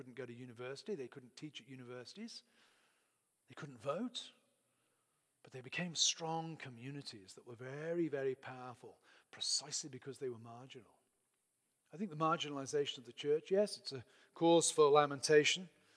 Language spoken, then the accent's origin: English; England, United Kingdom; I'm a husband, I'm a father, I'm a teacher, I'm an Englishman, I'm an immigrant, I'm a writer, in addition to being a Christian.